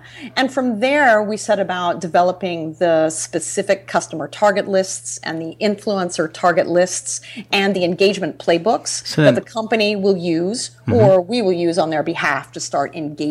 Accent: Canada; being Canadian and all

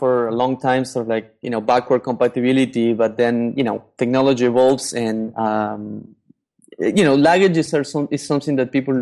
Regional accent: Argentina; moved away; also born or lived in Spain / United States; I grew up in Argentina. I went to school in Spain and then I lived in the U.S.

